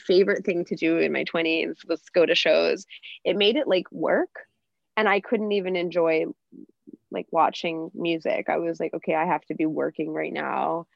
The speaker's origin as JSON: {"language": "English", "region": "Florida", "country": "United States", "tie": "born or raised there", "said": "I was born in Florida, so I was living all around Florida."}